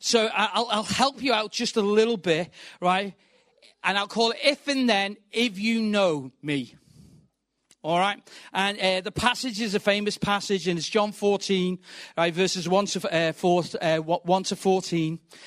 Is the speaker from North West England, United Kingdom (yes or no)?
yes; Birkenhead, North West England, United Kingdom; I am not from London. Right, I think the accent might give it away, but I can talk like this if I need to. So I'm originally from Birkenhead, Liverpool area.